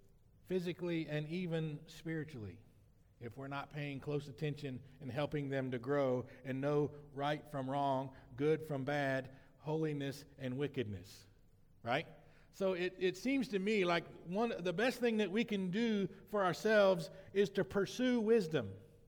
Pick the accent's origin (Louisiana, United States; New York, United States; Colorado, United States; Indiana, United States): Indiana, United States; also born or lived in Tennessee / Alabama; I lived in a little small town and growing up in Indiana, by way of Tennessee and Alabama, just moving around.